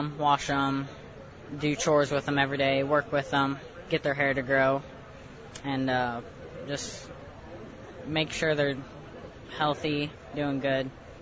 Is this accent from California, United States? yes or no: no; Jerseyville, Illinois, United States; Well, I grew up here in Jerseyville, Illinois. Cattle just kind of ran through my family.